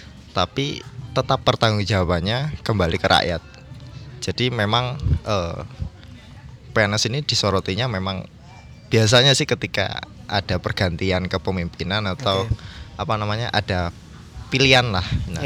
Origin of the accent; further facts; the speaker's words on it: Lumajang, East Java, Indonesia; Asalnya dari Lumajang, Jawa Timur, sebuah kota metropolitan.